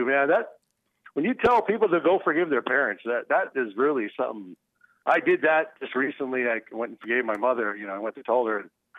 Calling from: San Francisco, California, United States; I'm calling you from Beta Land, San Francisco.

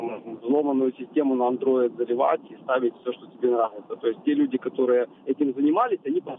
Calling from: Kyiv, Ukraine

